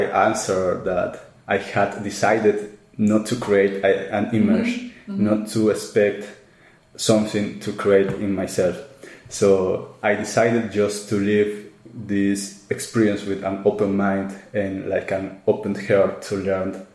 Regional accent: Peru; English is a second language; really like Peruvian food. I try a lot of food in different countries, in different parts. But for me, it's my hometown, and for sure, I really miss food.

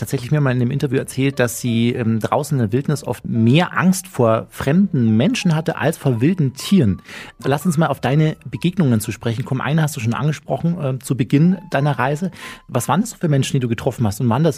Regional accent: Bavaria, Germany; Ich komme aus dem Chiemgau, vom Chiemsee, so Voralpenland quasi.

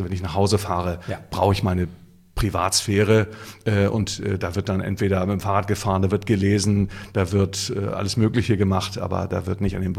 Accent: Hamburg, Germany; born there; Nee, gebürtiger Hamburger.

